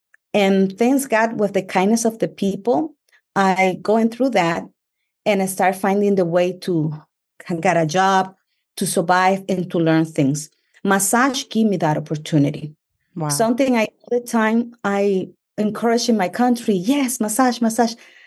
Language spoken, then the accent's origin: English; Dominican Republic; moved away as an adult; now in United States; I'm Dominican from the Dominican Republic. I emigrated to U.S. just 8 years ago.